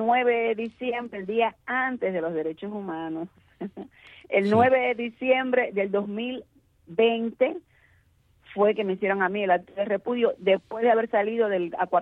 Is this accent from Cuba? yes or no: yes; Cuba; moved away; siendo una jovencita, no tenía cómo. Entonces, para yo poder ser una persona solvente, tuve que salir de Cuba.